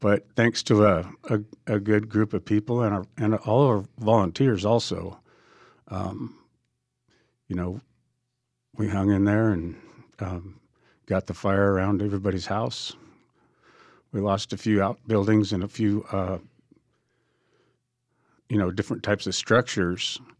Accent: Butte Falls, Oregon, United States; also born or lived in California; I grew up in Butte Falls.

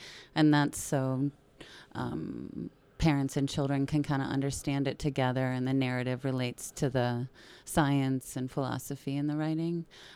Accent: Phoenix, Arizona, United States; born there; I mean, I was born in Phoenix in a Native American hospital, and when I was a baby, had a Native American caregivers

